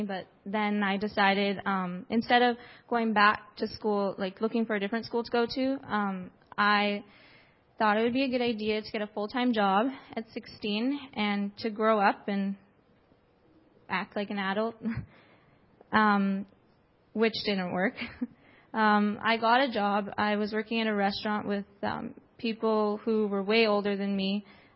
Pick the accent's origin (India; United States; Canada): Canada; Edmonton, Alberta; and I'm from Edmonton.